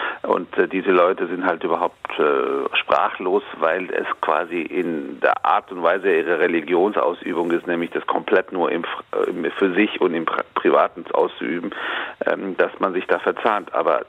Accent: Frankfurt, Hesse, Germany; Ich trinke gerne einen Ebbelwoi als Frankfurter Bub und bin dennoch Moslem.

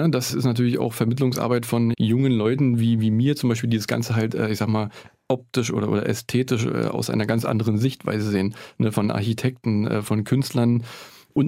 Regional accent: Eisenhüttenstadt, Brandenburg, Germany; born there; ich habe 2003 angefangen, Architektur in Cottbus zu studieren und bin parallel eben halt mit den ersten Semestern immer wieder nach Eisenhüttenstadt in meinen Geburtsort zurückgefahren

